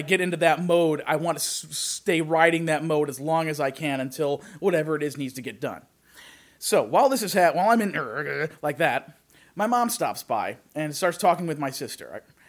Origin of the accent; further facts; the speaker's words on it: Lake Geneva, Wisconsin, United States; I'm living in a house that I'm renting with my sister near where we grew up in Lake Geneva.